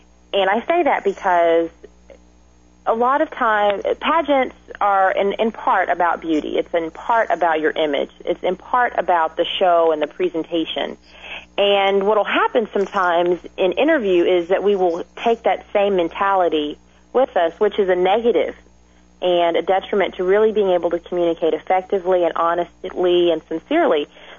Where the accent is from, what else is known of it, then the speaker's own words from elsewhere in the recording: Texas, United States; Well, I grew up in Texas, so I think that's just a rite of passage.